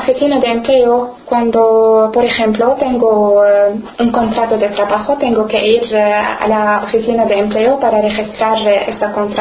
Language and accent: Spanish; Syria; Spanish is a second language; now in Spain; soy de Siria. Llegué a España desde hace 4 meses y medio.